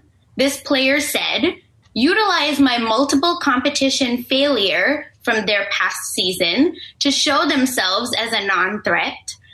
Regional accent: California, United States; I'm from the Bay Area, and I'm really excited.

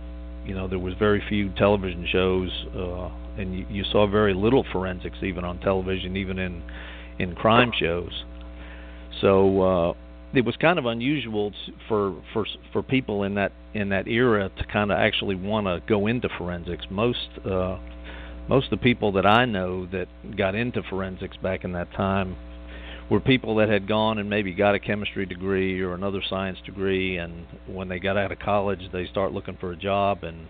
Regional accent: Long Island, New York, United States; I can go back to kind of my childhood, which is kind of really where I guess it kind of all begins. I grew up on Long Island, New York

